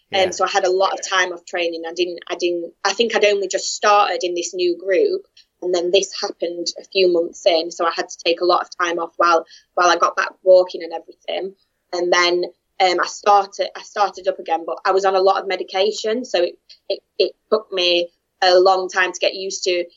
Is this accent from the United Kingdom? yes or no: yes; Doncaster, Yorkshire and the Humber, United Kingdom; And then I was born in Doncaster, raised there.